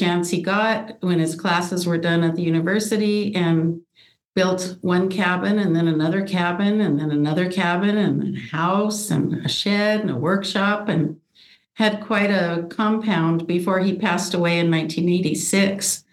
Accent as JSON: {"language": "English", "region": "New Mexico", "country": "United States", "tie": "born or raised there", "also_born_or_lived": "Iowa", "said": "We moved here from Iowa in 1957. I was a small child at that time. So all of my memories are of northern New Mexico."}